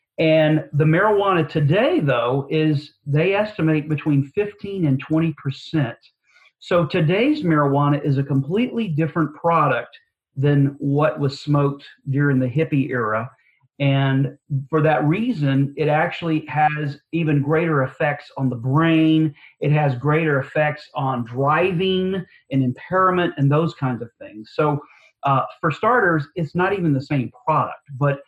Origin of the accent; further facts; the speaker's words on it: the South, United States; You know, I grew up in the Bible Belt and so forth